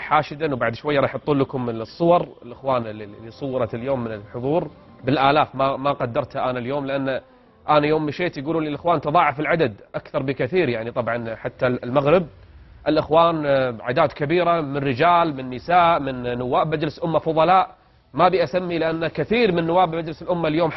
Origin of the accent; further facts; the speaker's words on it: Kuwait; عندنا في الكويت